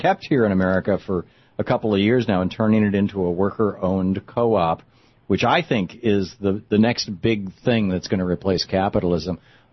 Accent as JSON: {"language": "English", "region": "Michigan", "country": "United States", "tie": "born or raised there", "said": "I grew up in Michigan, and we had tornadoes every summer."}